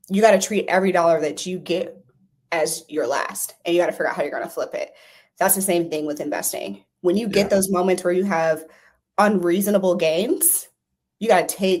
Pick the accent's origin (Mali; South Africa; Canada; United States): United States; St. Louis, Missouri; I'm from St. Louis originally